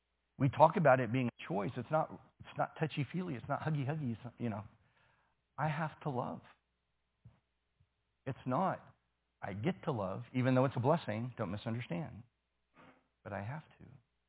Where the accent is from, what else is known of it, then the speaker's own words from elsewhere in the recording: San Antonio, Texas, United States; Church I grew up around in San Antonio served pizza and Coca-Cola for the Lord's Supper to make it more relevant to young people.